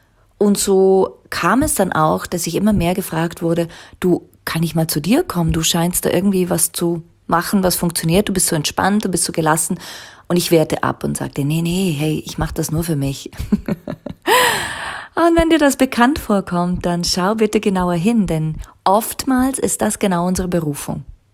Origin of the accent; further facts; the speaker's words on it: Liechtenstein; also born or lived in Zurich; ging dann nach Zürich, ich bin ja aus Liechtenstein ursprünglich, ging nach Zürich, habe meine vierjährige Übersetzerausbildung gemacht und habe dann gemerkt, ich will wieder zurück nach Liechtenstein.